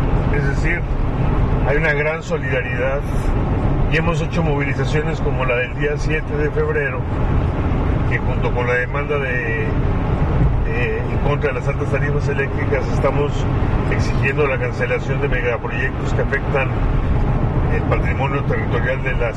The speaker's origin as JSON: {"language": "Spanish", "country": "Mexico"}